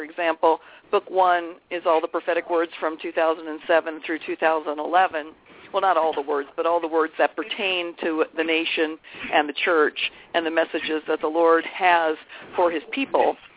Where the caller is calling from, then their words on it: Yucaipa, California, United States; I am in Yucaipa, California, which is a very small town in the foothills of the San Bernardino Mountains between L.A. and Palm Springs.